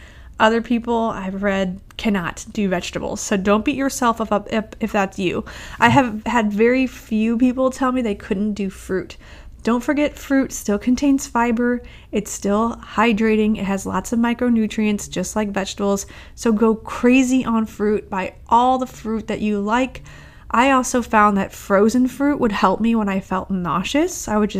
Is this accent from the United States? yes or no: yes; St. Louis, Missouri, United States; I grew up in St. Louis, so we used to call it St. Louis Bread Co.